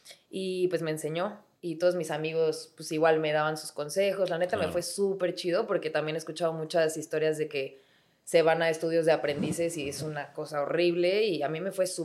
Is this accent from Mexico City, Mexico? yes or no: yes; Mexico City, Mexico; Soy chilanga, okay. Sí. Tal vez vine cuando estaba muy chiquita